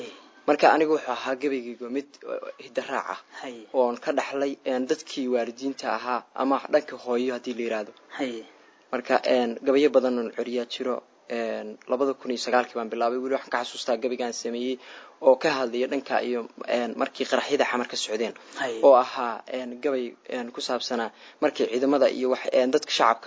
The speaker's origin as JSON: {"language": "Somali", "town": "Labaar", "region": "Somali Region", "country": "Ethiopia", "tie": "born or raised there", "also_born_or_lived": "Mogadishu", "said": "waxaan ku dhashay 2006 Maarso magaalada Muqdisho waxaan dhankaasi waxaan wareegay deegaankayga oo ah magaalada Labaar ee gobolka Qorxi oo hoos tagta degmada Qabri Dahare dhanka barina uga aadan 75 km"}